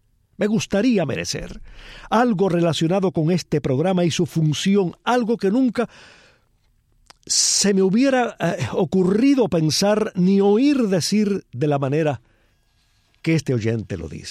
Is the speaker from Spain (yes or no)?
no; Cuba; moved away as an adult; nieto de los buenos cubanos del exilio histórico. Crecí en Cuba y allí permanecí hasta los 22 años.